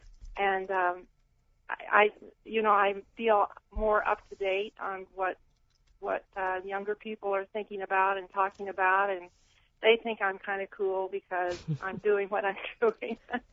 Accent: Salt Lake City, Utah, United States; I'm from Salt Lake City.

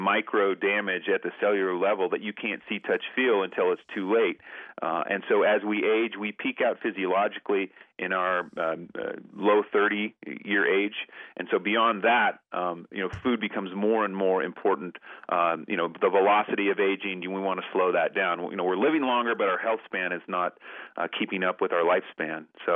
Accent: Montana, United States; I'm from Montana. I love a nice steak.

